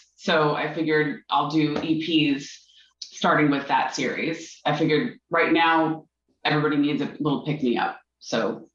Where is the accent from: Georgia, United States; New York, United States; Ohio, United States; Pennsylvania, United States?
New York, United States; New York City; I hail from New York City metro area